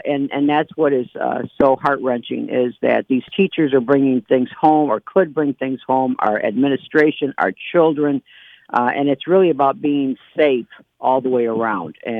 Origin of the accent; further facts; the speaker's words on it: Detroit, Michigan, United States; now in Port Huron, United States; As I mentioned, my husband and I moved up here. We are from Detroit.